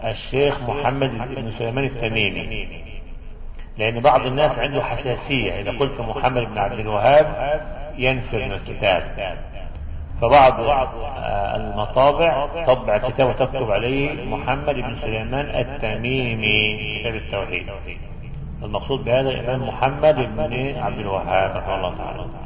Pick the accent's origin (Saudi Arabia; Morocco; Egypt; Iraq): Saudi Arabia; Najd; عندنا في نجد